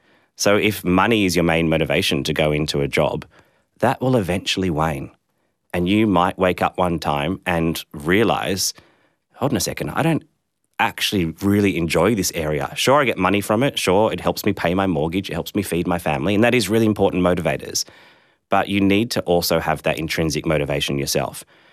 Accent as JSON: {"language": "English", "town": "Sydney", "region": "New South Wales", "country": "Australia", "tie": "born or raised there", "said": "So I grew up in Sydney. I went to a private school."}